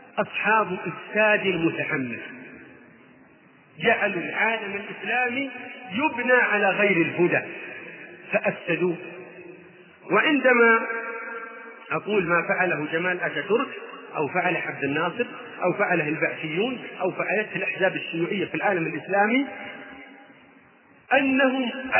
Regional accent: Saudi Arabia

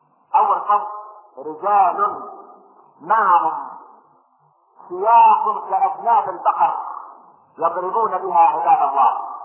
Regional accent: Egypt; والعلمانيين اللي عندنا في مصر

